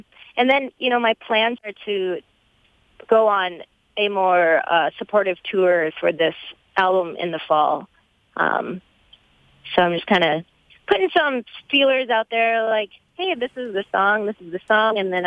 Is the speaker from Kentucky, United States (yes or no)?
no; Minnesota, United States; Good thing I'm a Minnesotan.